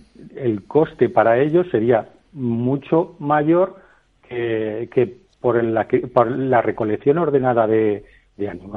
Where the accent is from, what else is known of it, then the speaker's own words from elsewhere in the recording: Salamanca, Castile and León, Spain; yo soy de Salamanca.